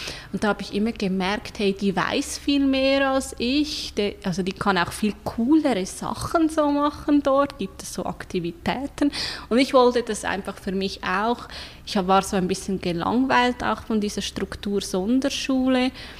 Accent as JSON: {"language": "German", "region": "Zurich", "country": "Switzerland", "said": "Ich bin aus der schönen Stadt Zürich, genauer aus Hönk, dort auch sehr stark verwurzelt."}